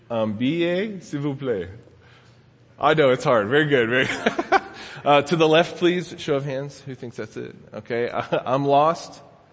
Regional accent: Dallas, Texas, United States; The next thing that we've learned is we're from Dallas, right?

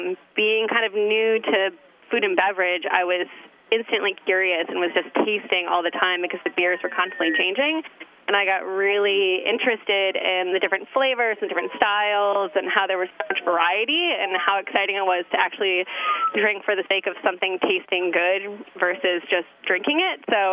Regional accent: Rochester, New York, United States; No, I'm actually from just outside of Rochester. So I grew up kind of close to the Finger Lakes, but never really thought I'd come back here.

